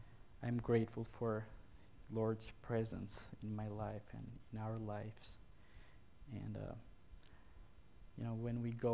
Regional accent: Albania; born there; English is a second language; I was born in Albania, so in a family that, you know, they were calling themselves Muslim

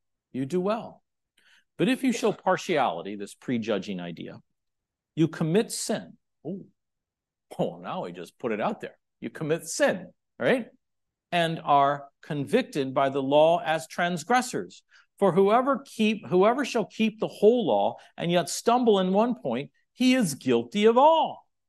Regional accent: Kansas City, Missouri, United States; I'm from Kansas City. Our football team is the Kansas City Chiefs.

